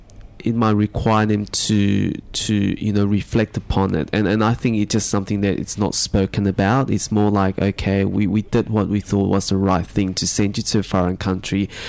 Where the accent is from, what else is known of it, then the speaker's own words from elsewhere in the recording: Johannesburg, Gauteng, South Africa; when I was growing up in Johannesburg